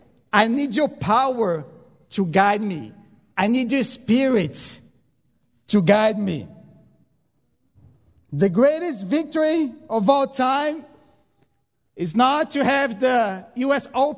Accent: Brazil; Actually, I'm originally from Brazil, so my family is in Brazil.

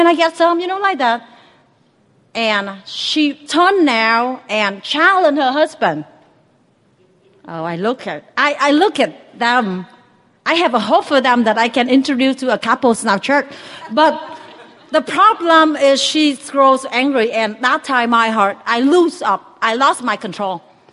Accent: Vietnam; for those who do not know me. I'm from Vietnam.

